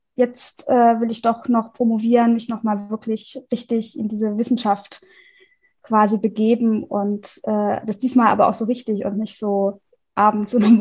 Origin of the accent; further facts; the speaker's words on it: Rhineland-Palatinate, Germany; Ich komme aus der Pfalz